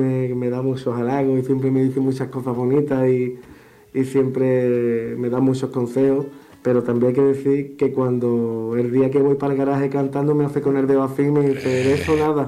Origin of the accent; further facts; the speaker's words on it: Chiclana de la Frontera, Andalusia, Spain; also born or lived in Cádiz; He nacido aquí en Cádiz y soy de Chiclana, de la frontera.